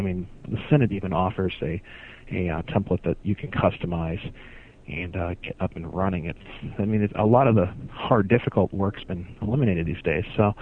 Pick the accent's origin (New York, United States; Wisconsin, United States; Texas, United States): Wisconsin, United States; now in Seattle, United States; Like I said, I'm a design director and designer in Seattle, Washington. I grew up in the Wells Churches and School in Wisconsin.